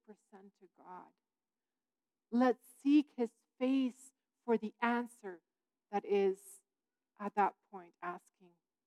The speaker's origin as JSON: {"language": "English", "country": "Netherlands", "lives_now": "Calgary, Canada", "said": "so I'm from the Netherlands, or technically I'm a missionary kid, so I'm from everywhere, but in the Netherlands before I came here"}